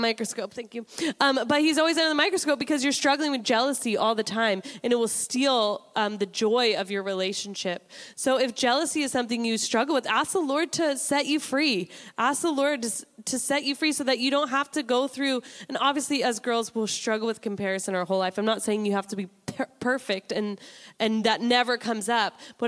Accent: Washington, United States; So I'm from Washington State, okay?

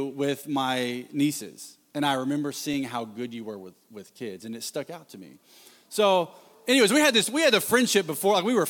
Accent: Tennessee, United States; We were in my hometown.

